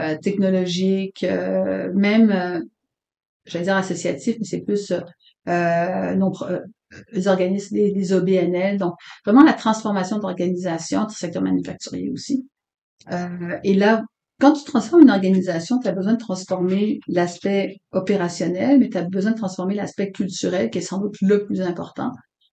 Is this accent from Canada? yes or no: yes; Quebec, Canada; also born or lived in Haiti; j'étais partie habiter en Haïti pendant 3 ans, parce que je suis née au Québec, j'ai grandi au Québec. Mais j'ai vécu en Haïti pendant 3 ans, de 14 à 17 ans